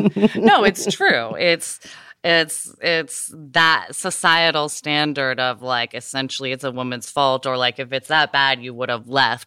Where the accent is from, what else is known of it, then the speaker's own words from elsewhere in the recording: the South, United States; I'm from the South, though, where the idea that women should be married and ideally at a very young age is deeply ingrained.